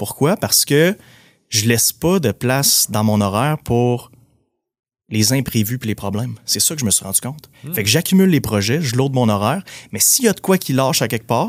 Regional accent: Percé, Quebec, Canada; T'sais, on jouait dans cours chez nous à Percé, au football

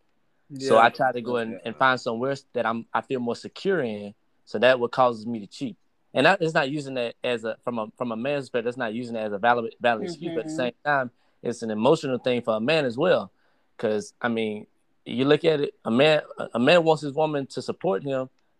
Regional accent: Augusta, Georgia, United States; I'm 19 years old. I'm born and raised in Augusta.

